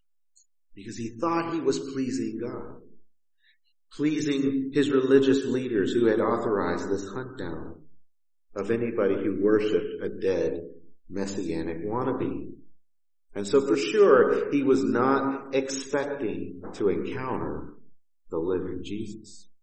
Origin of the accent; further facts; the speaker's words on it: Houston, Texas, United States; Now, I grew up in Houston, where it's hot most of the year. And then I lived in Central Texas